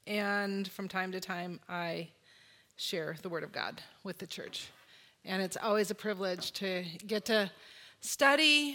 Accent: Minnesota, United States; accent: Minnesota; now in Texas, United States; I grew up in Minnesota. As long as I've been out of Minnesota, I will be out of Minnesota my whole life, and I still have Minnesota in my accent.

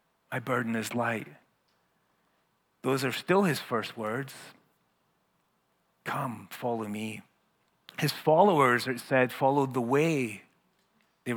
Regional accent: Scotland, United Kingdom; And I'm Scottish, so there's no way I'm going to pay for it.

